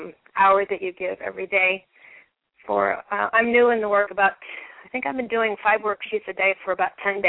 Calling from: Massachusetts, United States; I'm calling from Massachusetts.

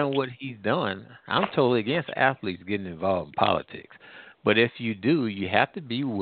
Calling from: Midwest, United States; I'm calling from the Midwest.

